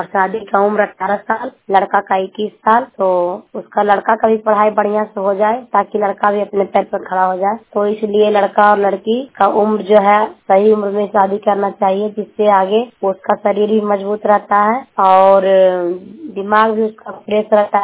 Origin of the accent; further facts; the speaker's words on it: Chero, Bihar, India; मैं अनौत ब्लॉक चेरो गांव जिला नालंदा का रहने वाली हूँ